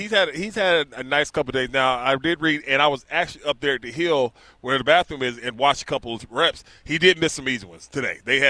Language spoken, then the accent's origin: English; Lithonia, Georgia, United States; But it don't sound as good as I'm from Lithonia.